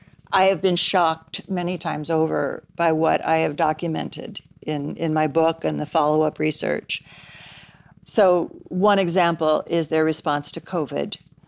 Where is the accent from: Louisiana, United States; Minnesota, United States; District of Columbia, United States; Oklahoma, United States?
Oklahoma, United States; Tulsa; starting with my home state in Tulsa.